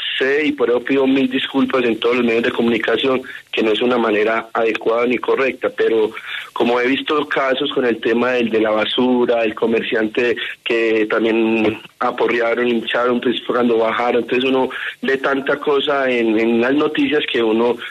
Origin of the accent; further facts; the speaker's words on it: Antioquia, Colombia; Yo soy un paisa comerciante que llevo el negocio en la sangre